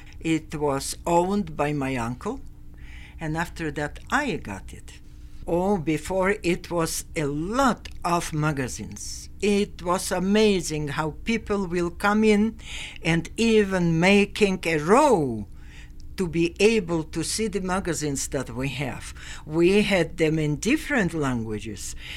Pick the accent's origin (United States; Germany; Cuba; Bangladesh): Germany; English is a second language; now in Caracas, Venezuela; I'm coming from Germany.